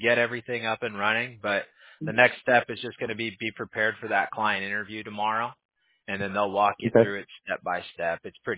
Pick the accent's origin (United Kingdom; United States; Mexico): United States; California; I grew up in Southern California, so I kind of grew up a Chargers fan.